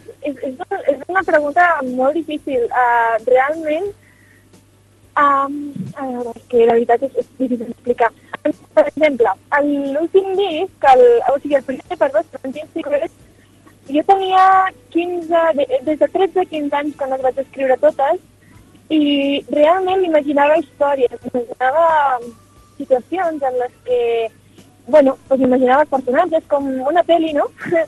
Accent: Valls, Catalonia, Spain; Bé, doncs, soc de Valls

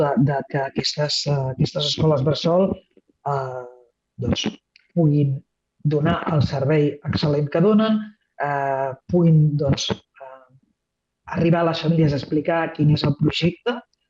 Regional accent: Vilafranca del Penedès, Catalonia, Spain; born there; Jo recordo quan estava a Vilafranca vivint, perquè com tothom sap jo vaig néixer a Vilafranca

